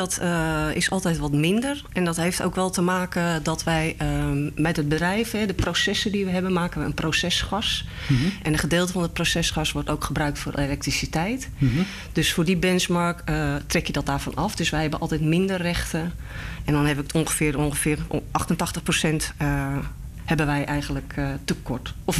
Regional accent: Netherlands; Dus daar betalen wij als Nederlanders allemaal mee.

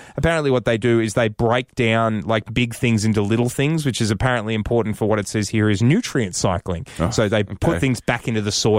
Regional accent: Melbourne, Victoria, Australia; My mum's from Sydney. My dad's from Melbourne. Mm-hmm. I grew up in Melbourne.

